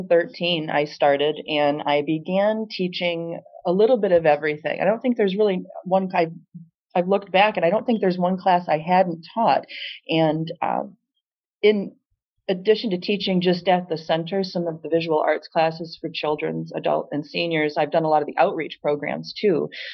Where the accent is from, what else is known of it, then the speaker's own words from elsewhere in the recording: Ann Arbor, Michigan, United States; moved away as an adult; growing up in Ann Arbor and the Ann Arbor public school system, I was very fortunate to just have every type of art experience and just so much culture given my way.